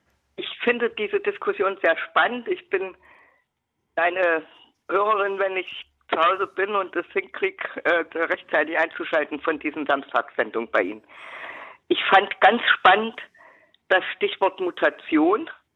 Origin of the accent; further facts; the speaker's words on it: Jena, Thuringia, Germany; Ich komme aus Jena